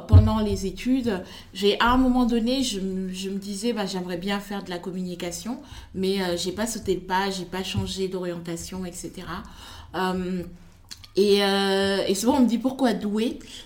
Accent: Senegal; also born or lived in Congo; je suis née et j'ai grandi au Sénégal, j'ai vécu aussi un peu au Congo, parce que ma maman travaillait aux Nations Unies, donc elle voyageait beaucoup, et du coup, à un moment, on s'est installé au Congo.

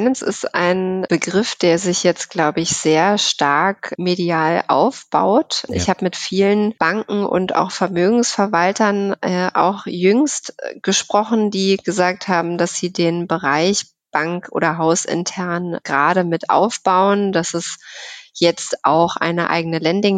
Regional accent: Berlin, Germany; Berlin ist meine Heimatstadt. Ich bin in Berlin geboren tatsächlich.

